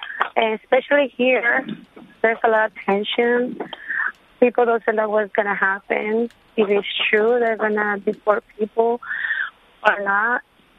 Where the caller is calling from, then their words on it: Brownsville, Texas, United States; I'm calling from Brownsville, Texas. I'm here illegally for 20 years.